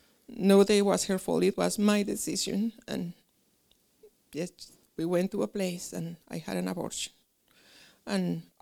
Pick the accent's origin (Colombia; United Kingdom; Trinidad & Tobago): Colombia; English is a second language; moved away as an adult; now in United States; as the pastor mentioned. I'm from Colombia, South America. I came here to United States in 1998 when I got married.